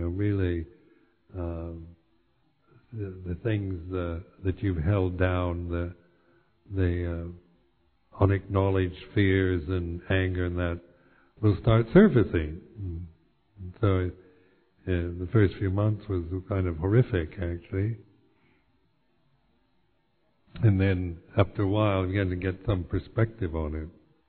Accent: United States; And being an American, you're not very good at that.

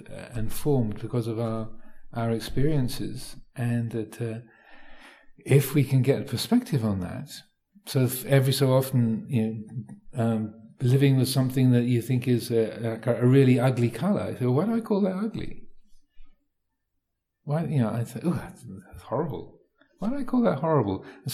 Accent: Thailand; So growing up in Thailand, you know, things being spicy, having chili in Thailand

